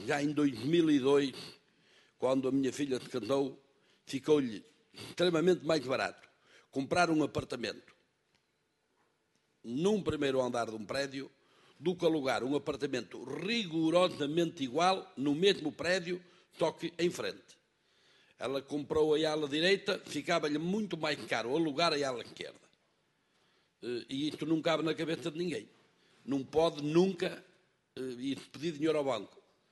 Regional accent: Guimarães, Norte, Portugal; sou de Guimarães.

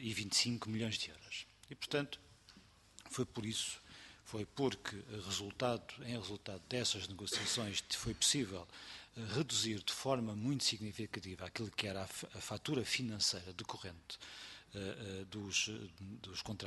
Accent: Castelo Branco, Portugal; Eu que vivo, que sou natural do distrito de Castelo Branco e conheço o distrito de Castelo Branco, vivo lá, continuo lá a viver, continuo lá a ter os meus amigos, a manter a minha vida

